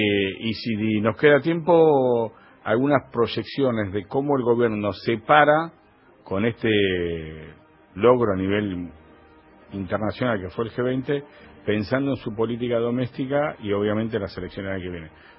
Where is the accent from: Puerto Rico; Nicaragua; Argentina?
Argentina; nosotros somos Argentina.